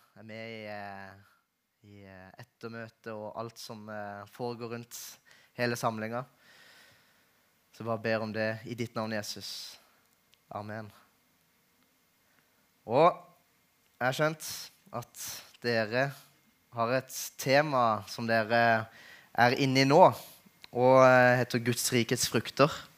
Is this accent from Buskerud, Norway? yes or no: no; Flekkefjord, Agder, Norway; Da vet dere at jeg er fra Flekkefjord.